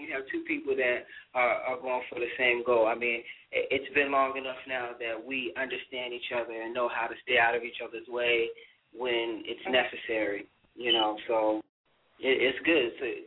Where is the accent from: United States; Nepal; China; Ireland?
United States; Boston, Massachusetts; now in Los Angeles, United States; I'm from Boston, Massachusetts. I'm a big Red Sox, Celtics, Patriots, Bruins fan. Grew up in Boston, Mattapan, Mass., and now I reside in Los Angeles, California, Hollywood, and been out here for about two and a half years.